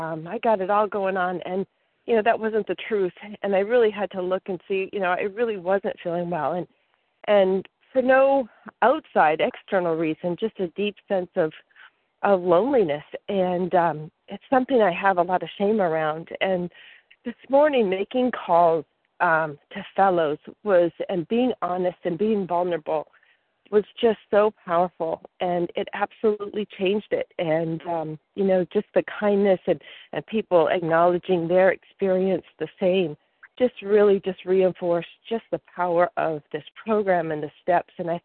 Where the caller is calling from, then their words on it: Virginia, United States; I'm calling from Virginia.